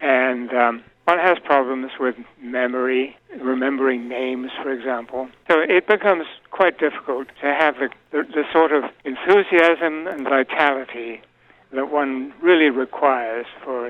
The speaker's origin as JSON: {"language": "English", "country": "United Kingdom", "lives_now": "United States", "said": "And I'm talking now as a Brit, you know, because I'm not an American."}